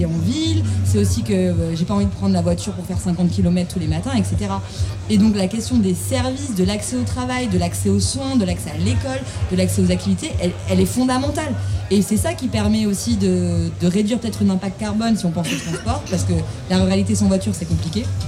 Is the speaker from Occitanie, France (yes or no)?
yes; Occitanie, France; moved away as an adult; Moi, je suis fière d'être Cévenole. Ça fait 20 ans que je suis partie